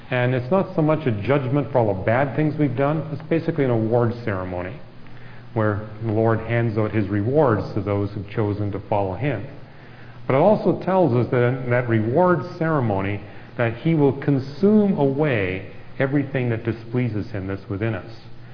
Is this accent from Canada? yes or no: yes; Canada; born or raised there